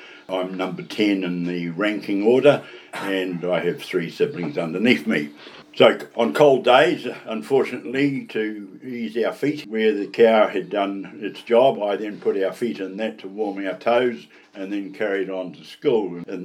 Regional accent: Hastings, Hawke's Bay, New Zealand; date of birth 27th of March 1942. I was born in Hastings Hospital and was brought up on Norton Road at the corner of Allergan Road, and when I turned five I then attended Parkvale School.

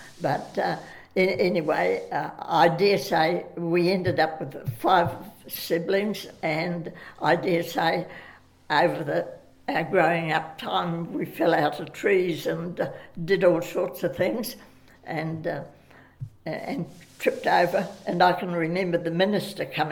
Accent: Taihape, Manawatū-Whanganui, New Zealand; born there; I stayed with my mother stayed with her parents, and I was born in Taihape.

